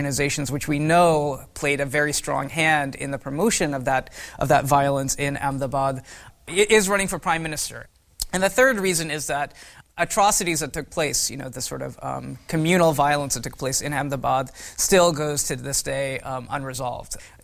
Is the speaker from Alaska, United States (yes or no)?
no; Houston, Texas, United States; As a kid growing up in Houston, Texas, my father would often take me to Saturday VHP shakhas.